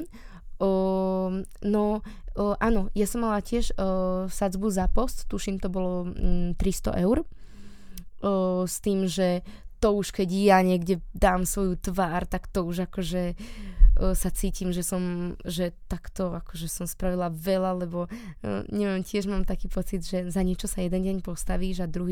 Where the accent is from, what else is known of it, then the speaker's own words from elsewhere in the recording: Rovinka, Bratislava Region, Slovakia; Teraz prezradím, odkiaľ som, ale my v Rovinke robíme teraz kvapku krvi